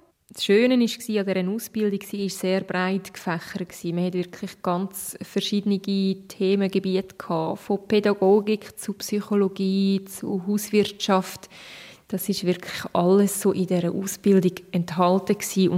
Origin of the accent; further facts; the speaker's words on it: Illgau, Schwyz, Switzerland; Aufgewachsen bin ich in Ilgau, im Kanton Schweiz. Das ist ein kleines Bergdörfli. Ich bin das vierte von vier Kindern.